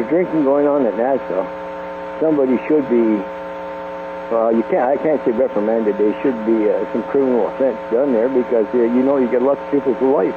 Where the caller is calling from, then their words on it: Quebec, Canada; from Quebec.